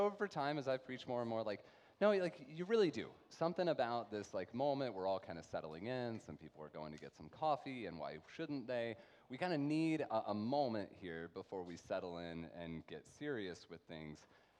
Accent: Allen, Texas, United States; also born or lived in Richardson; I'm from Allen. I lived here in Richardson until I was about 10. My family moved up to the northern suburbs when I was in fourth grade.

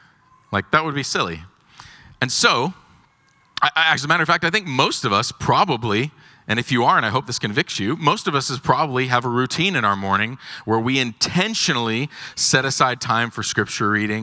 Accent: Lubbock, Texas, United States; I'm like, I don't, you know, I'm from Lubbock. I'm like, there's no traffic in Lubbock.

